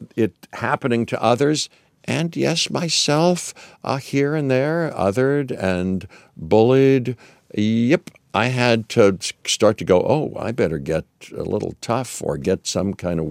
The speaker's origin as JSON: {"language": "English", "town": "Pittsburgh", "region": "Pennsylvania", "country": "United States", "tie": "born or raised there", "said": "when you're growing up as a kid, as a boy, and I grew up in Pittsburgh, and you know, it can be tough."}